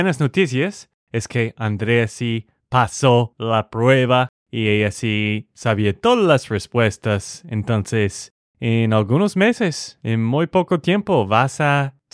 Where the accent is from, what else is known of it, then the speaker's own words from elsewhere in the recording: Texas, United States; Spanish is a second language; de Texas, Estados Unidos.